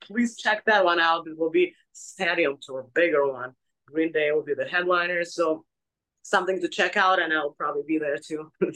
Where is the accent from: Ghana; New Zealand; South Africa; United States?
United States; Clearwater Beach, Florida; Honestly, my hometown is Clearwater Beach, Florida.